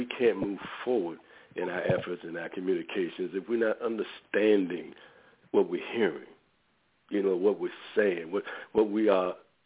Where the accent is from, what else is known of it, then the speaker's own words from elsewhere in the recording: Richmond, Virginia, United States; I'm from Gilpin Court. And folks, oh, man, you from Jackson Ward. I said, no, let's keep it straight. I'm from Gilpin Court, which is in Jackson Ward.